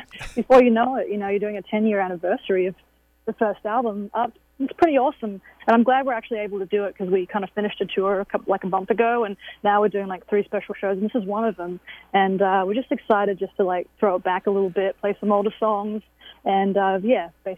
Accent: Australia; I'm from Australia, and usually it's the opposite.

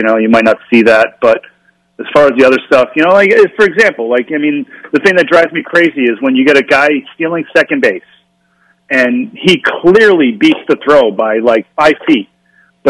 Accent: Rhode Island, United States; Boston to me, I mean, I grew up in Rhode Island.

